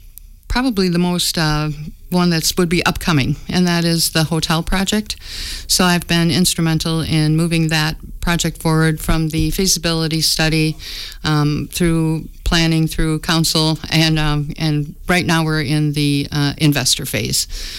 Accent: Racine, Wisconsin, United States; now in Richland Center, United States; I'm from Racine, and things were getting a little on the rough side with two kids in middle school

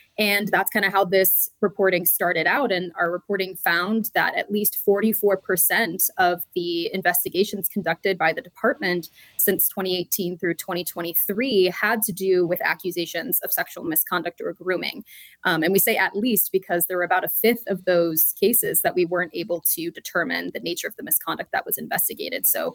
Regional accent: Anchorage, Alaska, United States; Yeah, I grew up in Anchorage, Alaska, actually.

